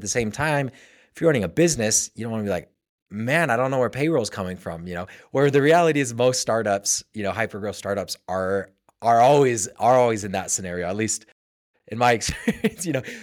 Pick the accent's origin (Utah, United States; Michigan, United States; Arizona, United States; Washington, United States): Utah, United States; Me growing up in Utah, I've always kind of tied it to religion